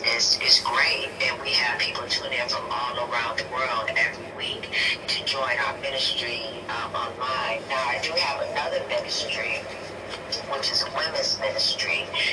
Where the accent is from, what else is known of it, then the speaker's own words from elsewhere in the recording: Michigan, United States; now in Florida, United States; I am not originally from Florida. I am originally from Michigan, but I've been down here about 8 years.